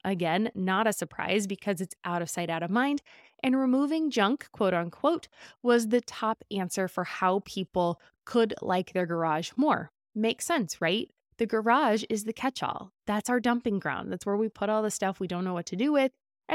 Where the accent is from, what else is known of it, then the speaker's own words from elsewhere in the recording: United States; But as an American, I know that I am constantly bombarded with advertisements